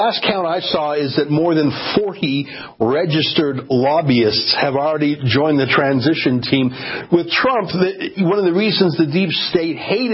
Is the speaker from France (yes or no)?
no; Canada; I think it's sad, and I'm a Canadian, and I'm worried about the effect on our country